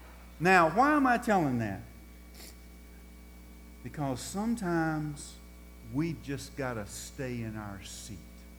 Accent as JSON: {"language": "English", "town": "Durham", "region": "North Carolina", "country": "United States", "tie": "born or raised there", "said": "I grew up in Durham, North Carolina. And when I was 6 years old, I went to a Durham Bulls baseball game, and I fell in love with baseball."}